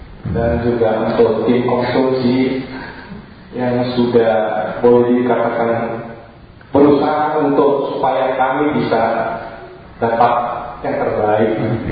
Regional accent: Jakarta, Indonesia; Saya dari Jakarta.

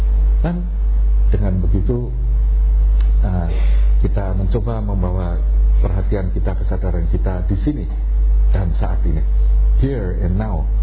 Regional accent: Australia; Indonesian is a second language; saya dari Australia, saya lelaki, saya begini

